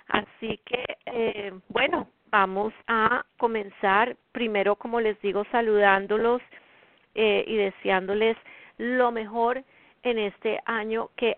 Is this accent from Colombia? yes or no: yes; Colombia; now in United States; Son las 9 de la noche en punto en la zona este de los Estados Unidos, 8 de la noche en mi país natal, Colombia.